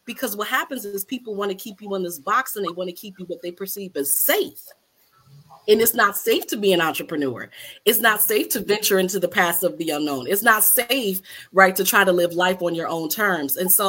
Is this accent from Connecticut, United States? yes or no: yes; Connecticut, United States; I'm originally from Connecticut, and my parents are first generation college.